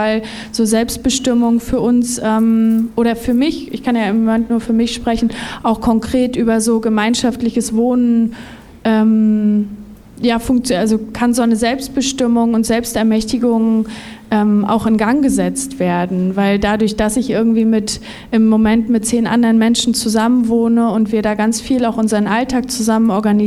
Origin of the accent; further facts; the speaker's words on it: Kiel, Schleswig-Holstein, Germany; Ich komme aus Kiel, bin Mitbewohnerin der Wagengruppe Schlagloch.